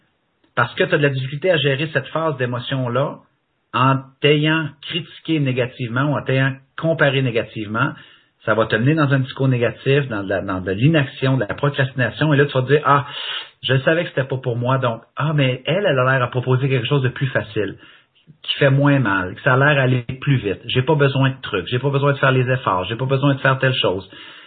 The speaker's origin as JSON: {"language": "French", "region": "Quebec", "country": "Canada", "accent": "Québécois", "said": "Génial, si on comprit mon accent québécois."}